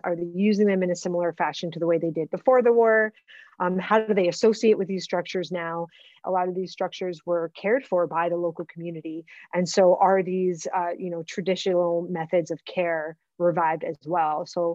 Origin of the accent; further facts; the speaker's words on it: New York, United States; I'm from New York, but my family, since my parents retired, moved to Tennessee in the United, another state in the United States.